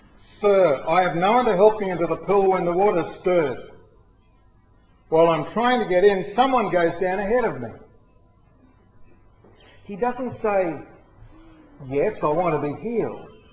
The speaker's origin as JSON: {"language": "English", "town": "Stanthorpe", "region": "Queensland", "country": "Australia", "tie": "born or raised there", "said": "I was born in Mergan 4 years later. When I was eight, we were living in Stanthorpe, that place that gets mentioned when they're talking about the weather."}